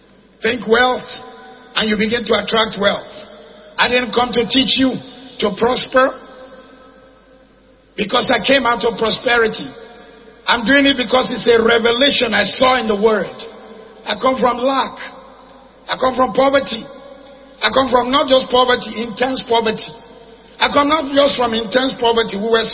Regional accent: Zaria, Kaduna State, Nigeria; also born or lived in Kano; And I was a young boy, we grew up in Zaria, Kaduna, Kano. In Kaduna, we lived in a village, Badiko village, where is a town now.

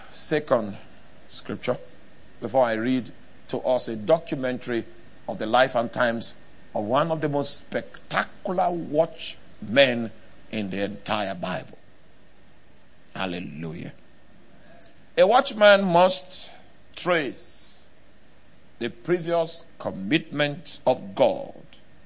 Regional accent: Nigeria; Not because I'm a Nigerian.

